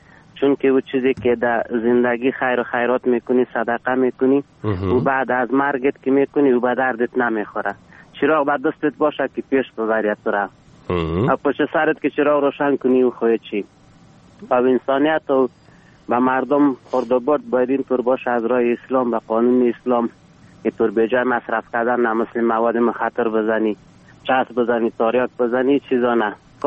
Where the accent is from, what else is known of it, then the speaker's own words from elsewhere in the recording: Ghorband, Parwan, Afghanistan; افغان هستیم از غوربند.